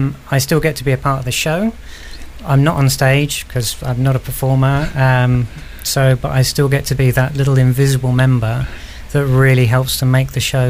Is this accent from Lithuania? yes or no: no; South East England, United Kingdom; I was, yeah.